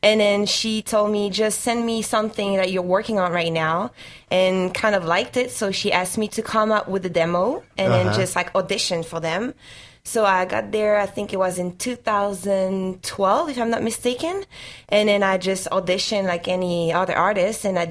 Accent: France; English is a second language; now in San Diego, United States; I'm born and raised in France.

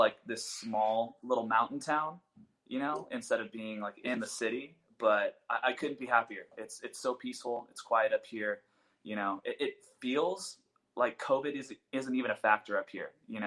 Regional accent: Azusa, California, United States; I was pretty much born and raised in Azusa, California.

